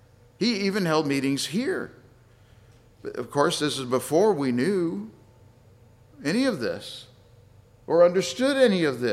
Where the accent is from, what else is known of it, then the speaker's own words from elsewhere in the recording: Fort Worth, Texas, United States; I grew up here in Fort Worth.